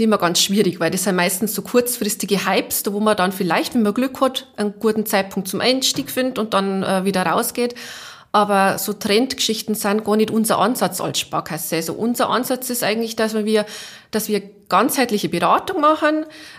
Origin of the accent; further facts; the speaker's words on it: Bavaria, Germany; Ich komme aus Neifern, Niederbayern.